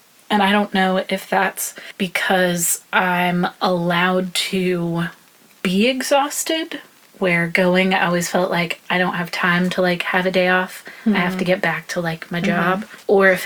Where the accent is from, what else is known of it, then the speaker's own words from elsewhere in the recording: the South, United States; maybe this is because I'm from the South, I'm not sure